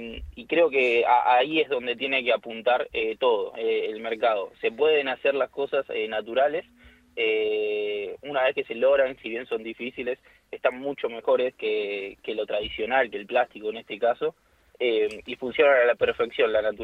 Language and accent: Spanish; Buenos Aires, Argentina; Yo soy de agronomía de Ciudad de Buenos Aires.